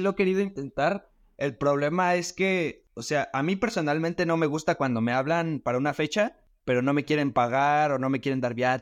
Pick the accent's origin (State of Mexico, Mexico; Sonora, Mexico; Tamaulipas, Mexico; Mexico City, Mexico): State of Mexico, Mexico; Soy de Estado de México, güey.